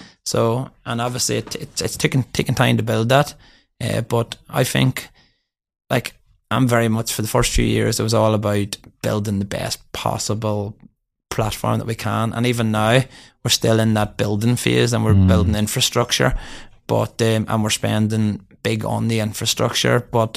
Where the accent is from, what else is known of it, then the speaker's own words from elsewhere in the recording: Northern Ireland, United Kingdom; even though I'm from County Down.